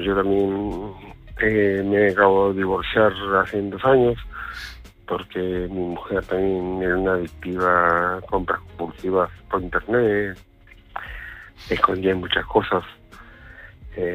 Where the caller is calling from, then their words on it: Málaga, Andalusia, Spain; de Málaga